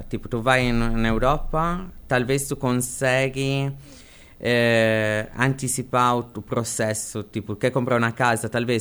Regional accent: Sardinia, Italy; now in Germany; Eu saí da Sardenha porque fui obrigado, porque na minha terra tem só trabalho no verão.

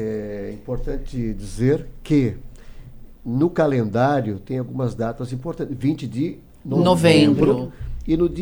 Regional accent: Rio de Janeiro, Brazil; na Baixada Fluminense, onde eu nasci e cresci, tinha duas famílias de negros, a família Fermiano e a família Pereira.

